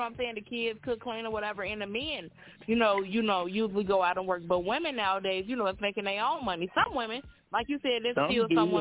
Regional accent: Texas, United States; But guess what? I'm from Texas.

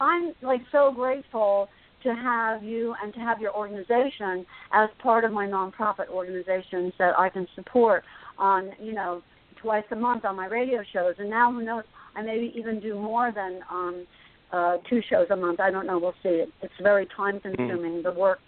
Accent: Asbury Park, New Jersey, United States; I grew up in Asbury Park, and I went to Asbury Park, you know, Holy Spirit Grammar School, and then I went to Asbury Park High School as a sophomore.

